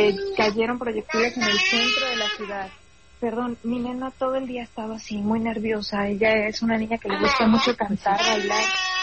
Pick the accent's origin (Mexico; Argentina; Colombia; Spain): Mexico; somos 6 mexicanos aquí